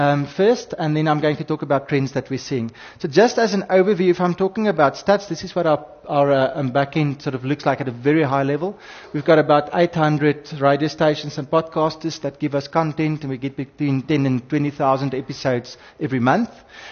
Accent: Cape Town, Western Cape, South Africa; We're from Cape Town.

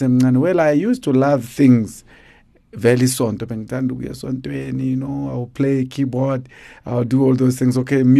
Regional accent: South Africa; I'm growing up in South Africa. Everything I know is South Africa, you know. I'm not clued up with my blood country.

